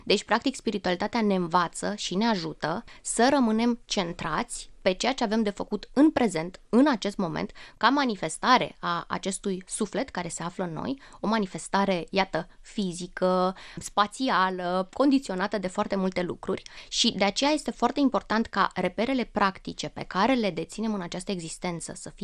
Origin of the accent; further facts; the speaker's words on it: Slobozia, Ialomița County, Romania; Silezia, Ialomița, de unde sunt eu